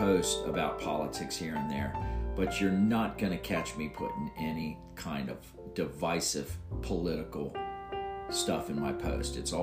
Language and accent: English; West Claremont, Indiana, United States; I've been in this area for 58 years of my life. I grew up in West Claremont. I've just never really traveled outside of Indiana and Kentucky until I, of course, joined the Navy.